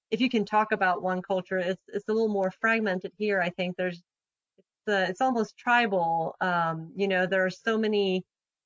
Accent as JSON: {"language": "English", "country": "Sweden", "tie": "born or raised there", "lives_now": "United States", "said": "I grew up in Sweden, but then also I didn't know how much had changed because I'd been gone for 15 years."}